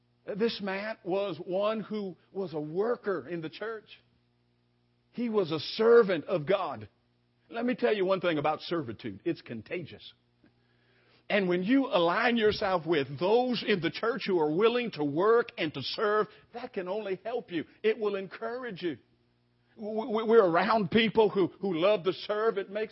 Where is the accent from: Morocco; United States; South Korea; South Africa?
United States; California; I'm with you. I'm a Californian.